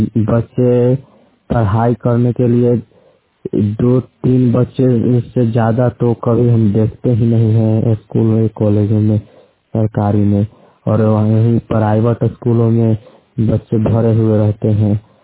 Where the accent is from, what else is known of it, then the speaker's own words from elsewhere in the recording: Pansari, Bihar, India; मैं पंसारी ग्राम का रहने वाला हूँ। मेरा पोस्ट भरपूरा है, थाना दुल्हन बिहार, जिला पटना, सब डिविजन पालीगंज है। मैं बिहार राज्य का निवासी हूँ।